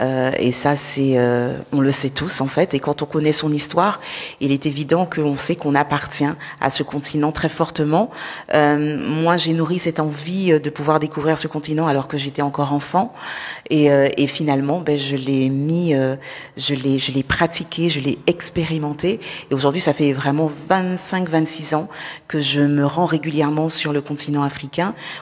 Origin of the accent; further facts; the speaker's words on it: French Guiana; j'ai mis un point d'honneur à commencer à tourner mes clips chez moi, à la maison, en Guyane